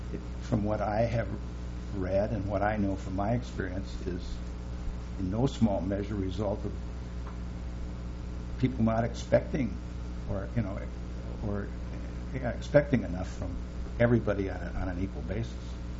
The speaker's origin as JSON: {"language": "English", "town": "Bloomington", "region": "Minnesota", "country": "United States", "tie": "born or raised there", "said": "Growing up in Bloomington, Minnesota, I didn't have much access to diversity."}